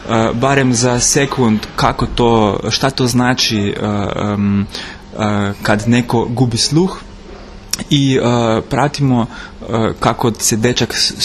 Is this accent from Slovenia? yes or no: yes; Slovenia; Croatian is a second language; Da, znači ja sam iz Slovenije i doveo sam sa sobom svoje saradnike.